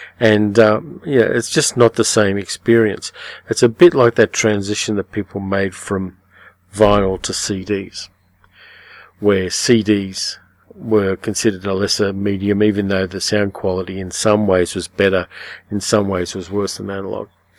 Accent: Australia; Hugh Jackman being an Australian, I'm contractually obliged to see anything he's

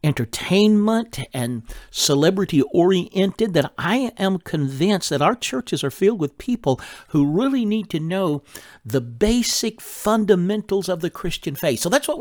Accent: Texas, United States; Now, I grew up in North Texas, in a rural area of North Texas. We didn't call them spankings. We called it a whooping.

